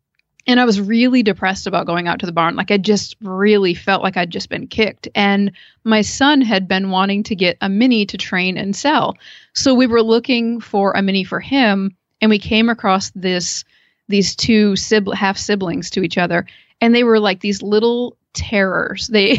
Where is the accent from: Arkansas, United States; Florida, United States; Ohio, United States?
Ohio, United States; from Ohio.